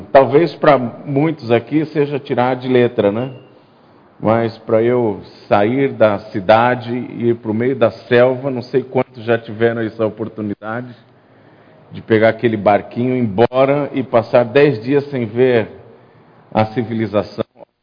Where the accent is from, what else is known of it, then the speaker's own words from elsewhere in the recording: Santos, São Paulo, Brazil; Eu fui para Santos. Em que praia? Eu acho engraçado isso. Eu sou de lá, eu sou santista mesmo.